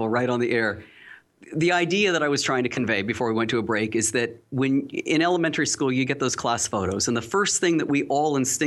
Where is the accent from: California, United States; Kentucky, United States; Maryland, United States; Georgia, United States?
California, United States; Carlsbad; In Carlsbad, my hometown, where I'm based, in a very, very tight market.